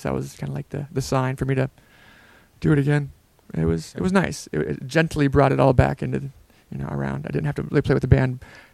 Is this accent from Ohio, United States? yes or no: yes; Oxford, Ohio, United States; Oh, where am I from? Like, as a child, or, yeah, I guess Oxford, Ohio.